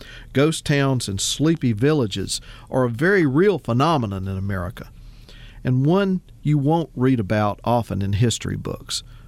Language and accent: English; Farmerville, Louisiana, United States; Between my hometown of Farmerville and the neighboring village of Marion in Union Parish lie 16 miles of Louisiana Highway 33